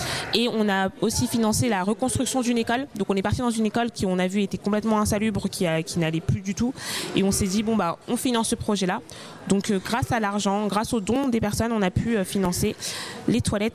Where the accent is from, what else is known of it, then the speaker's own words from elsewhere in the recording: France; On est français, on n'oublie pas.